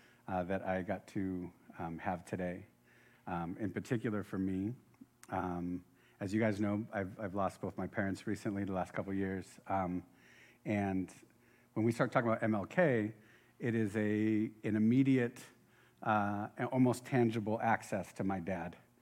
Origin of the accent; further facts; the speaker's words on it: San Fernando, California, United States; I grew up in San Fernando, by the way.